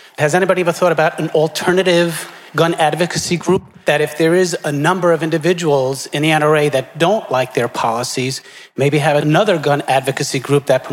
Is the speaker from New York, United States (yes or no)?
yes; New York, United States; now in Rochester, United States; I'm up in Rochester. I was originally from downstate.